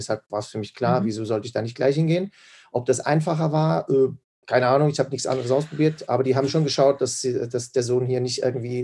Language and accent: German; Switzerland; wie du schon gesagt hast. Ich komme aus der Schweiz. Ich bin Deutsch-Schweizer, also sowohl Deutsch als auch Schweizer. Mein Papa ist von Deutschland in die Schweiz gezogen wegen der Liebe.